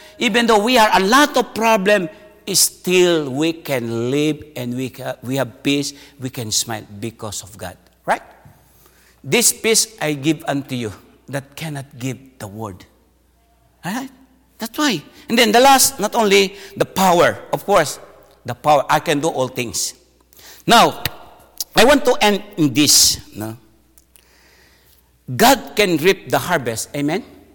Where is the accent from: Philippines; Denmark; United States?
Philippines; English is a second language; Of course, as a Filipino, sometimes we have a pride.